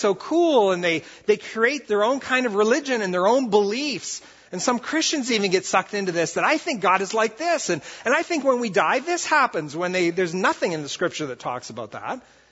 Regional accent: Brazil; I grew up in Brazil, and I went back to Brazil with a team years ago

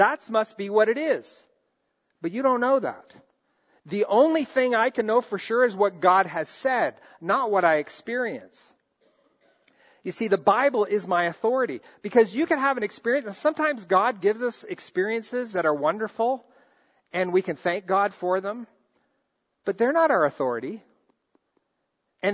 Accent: Brazil; Now, many of you know I grew up in Brazil

